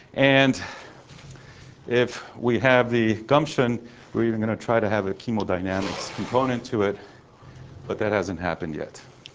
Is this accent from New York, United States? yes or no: no; Oregon, United States; I'm from Oregon State